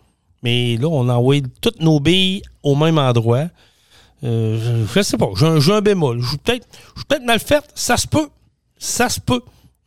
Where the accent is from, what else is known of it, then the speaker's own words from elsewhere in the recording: Scott, Quebec, Canada; moi, je sais que dans mon coin de chez nous, à Scott